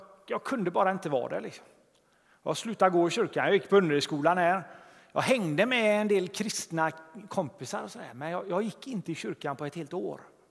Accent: Gothenburg, Västra Götaland County, Sweden; jag växte upp på Grevegården här uppe i Tynnered.

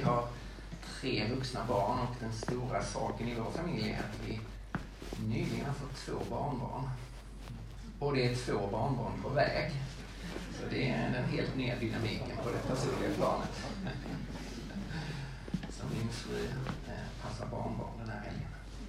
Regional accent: Lund, Skåne, Sweden; now in Stockholm, Sweden; jag är skåning, född och uppvuxen i Lund, men lever i Stockholm sedan början på 90-talet.

